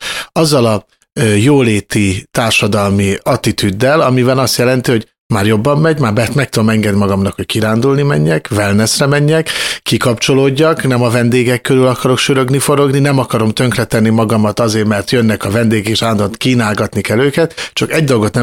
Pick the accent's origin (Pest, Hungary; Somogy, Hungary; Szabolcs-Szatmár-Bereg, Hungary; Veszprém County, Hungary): Pest, Hungary; Máriabesnyő; Pedig én Mária Besei származású vagyok, és ugye az már az inkább ilyen galgamenti kultúrkörhöz tartozik, és vagy hát néprajzi tájegységhez